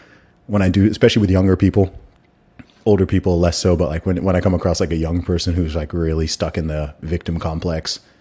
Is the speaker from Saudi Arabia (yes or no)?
yes; Saudi Arabia; Like to this day, there's people who think I fake my accent. And I, like, you know, you tell the story a million times. I grew up in Saudi Arabia. I went to an American school. Like this is just how I talk.